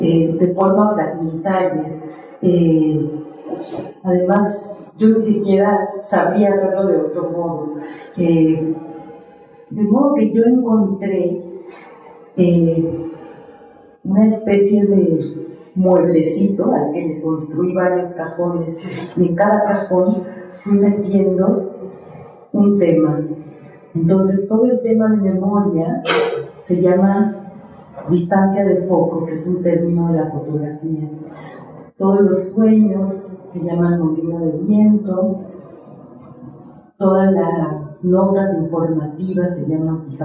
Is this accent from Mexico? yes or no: yes; Mexico; En mi país también se han muerto ya muchas lenguas, lenguas como el náhuatl o el maya